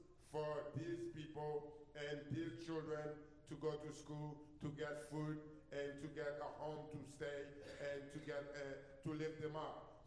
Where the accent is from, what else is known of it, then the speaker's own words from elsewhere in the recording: Haiti; English is a second language; I'm from Haiti. I live in Haiti. I raised up as I was a child slave, which we call West Avec in Haiti.